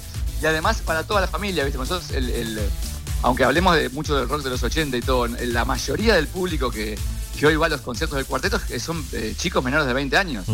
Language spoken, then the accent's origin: Spanish; Uruguay; nosotros todos, aquí en Uruguay, la mayoría de la gente somos todos descendientes de gente española o italiana